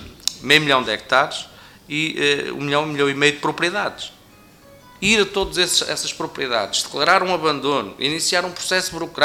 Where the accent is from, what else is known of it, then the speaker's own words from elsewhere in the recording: Mação, Santarém, Portugal; Eu venho do município de Maçal, é um município que tem 40 mil hectares. São 80 mil propriedades.